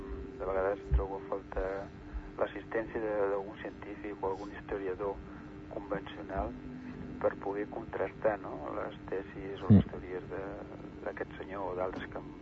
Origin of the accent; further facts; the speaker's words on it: Manresa, Catalonia, Spain; jo, com soc de Manresa, quan vaig llegir